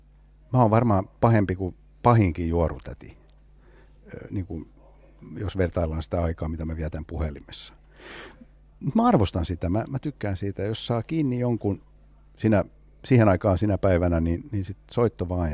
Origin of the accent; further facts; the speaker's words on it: Ekenäs, Uusimaa, Finland; Finnish is a second language; now in Helsinki, Finland; Mä oon tosiaan Tammisaaresta kotoisin, eikä suomen kieli ollut niin kuin osana mun elämää missään määrin.